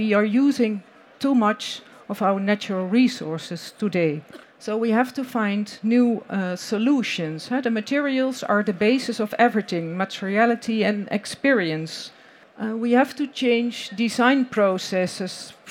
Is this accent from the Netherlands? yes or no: yes; Netherlands; I'm representing Studio For Options. We are from the Netherlands.